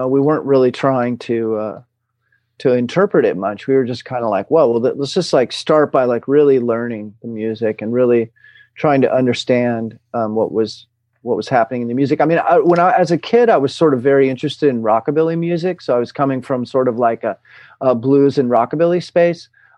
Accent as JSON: {"language": "English", "region": "California", "country": "United States", "tie": "born or raised there", "said": "I grew up in Southern California"}